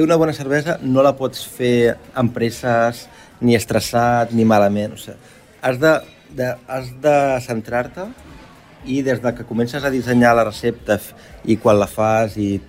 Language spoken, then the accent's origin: Catalan; Garriguella, Catalonia, Spain; born there; Sí, jo sóc nascut a Garriguella, clar, estem en el peu de l'Albera i la meva família tenen vinyes a l'Albera